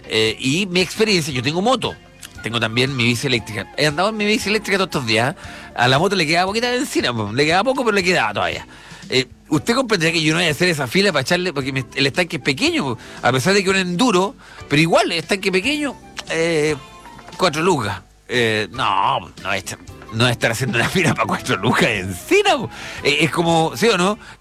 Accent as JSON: {"language": "Spanish", "country": "Chile", "said": "Como raza, como nosotros, como chilenos."}